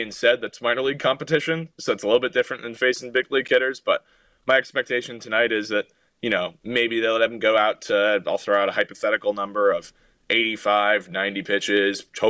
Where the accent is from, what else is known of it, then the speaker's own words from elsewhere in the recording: California, United States; just growing up in the Bay Area, but certainly a Giants fan